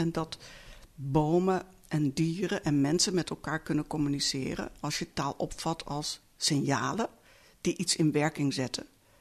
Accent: Netherlands

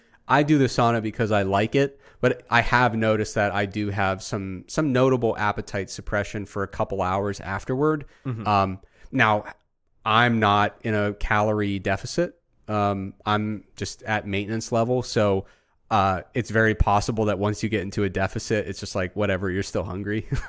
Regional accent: Midwest, United States; But because I'm from the Midwest, I cannot be rude.

